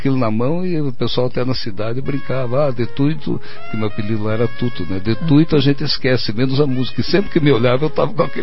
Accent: Paraná, Brazil; eu sou do norte do Paraná

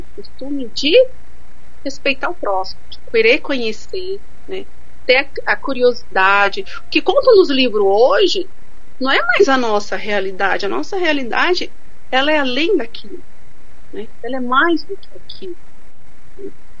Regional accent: Amazon, Brazil; now in Paraná, Brazil; Eu sou tucano, sou da Amazônia, né? Sou casado com Tairangue, moro no Paraná.

